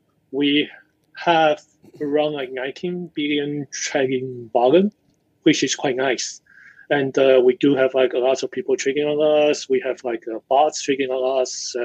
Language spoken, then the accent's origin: English; Taiwan; English is a second language; now in United States; So yeah, I grew up in Taiwan. I founded like several companies before. I mean, mostly in Taiwan, some in US. I've been working in US for some time.